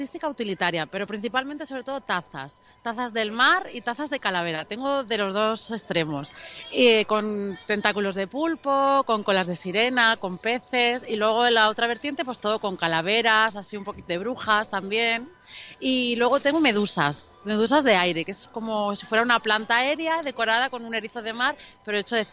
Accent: Onil, Valencian Community, Spain; vengo de Onil, Alicante.

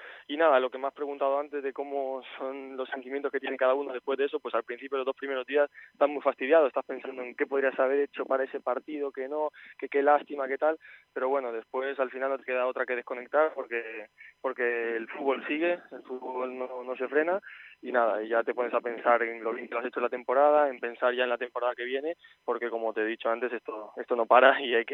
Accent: Spain; toda mi familia es argentina, yo soy española, sí.

